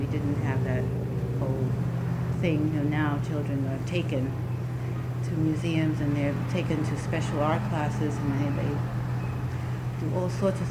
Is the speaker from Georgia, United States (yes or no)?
no; Jamaica, New York, United States; also born or lived in Florida; No, I was born in Florida and stayed there 2 months and came to New York. Grew up in Jamaica, Long Island